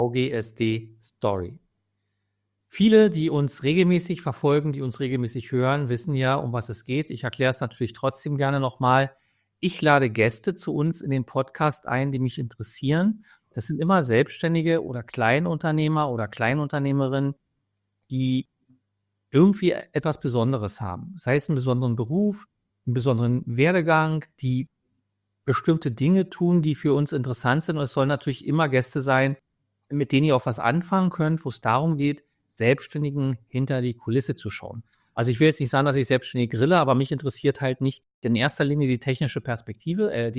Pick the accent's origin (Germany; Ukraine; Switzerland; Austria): Germany; East Berlin, Berlin; Aber weil ich bin in Ostberlin groß geworden.